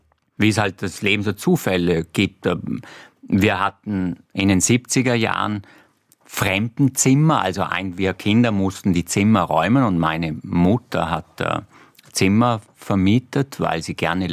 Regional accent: Vorarlberg, Austria; now in Vienna, Austria; Ich bin Vorarlberger. Das dort hat mich der Herrgott hingespuckt. Das ist so, das ist nicht zu ändern. Dort bin ich aufgewachsen, dort bin ich geprägt. Das ist meine Herkunft. Ich bin gelernter Wiener, so gut das geht. Und ich fühle mich sehr, sehr wohl in Wien. Aber Heimat, das ist Vorarlberg.

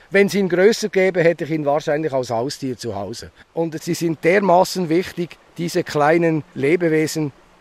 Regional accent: Oberbuchsitten, Solothurn, Switzerland; Ich bin hier aufgewachsen in Oberbuchsitten. Wir haben als Kinder hier von Hand große Forellen gefischt.

